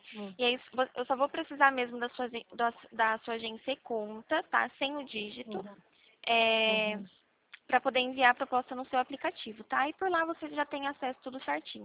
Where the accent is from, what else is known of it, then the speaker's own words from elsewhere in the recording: Limeira, São Paulo, Brazil; eu sou daqui de Limeira, né? Estado de São Paulo.